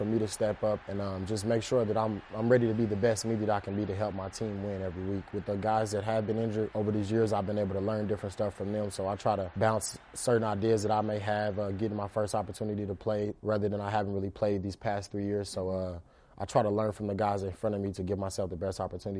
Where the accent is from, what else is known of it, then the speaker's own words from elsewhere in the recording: Kansas City, United States; I as a kid, I grew up in Kansas City, understanding always the rivalry and how big of a game it always was between Oakland and Kansas City.